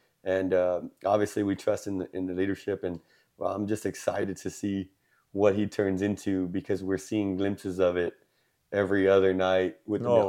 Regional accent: San Antonio, Texas, United States; I mean, growing up in San Antonio, we got used to playoff success, right?

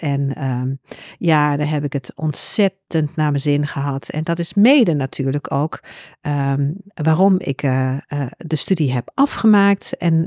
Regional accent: Hengelo, Overijssel, Netherlands; also born or lived in Leiden / Nijmegen; Ik kom uit Hengelo, ik ging naar Leiden.

